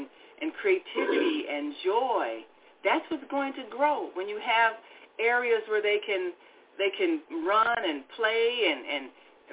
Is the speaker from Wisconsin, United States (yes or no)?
no; Chicago, Illinois, United States; growing up in Chicago and going to Chicago public schools, everything was drab.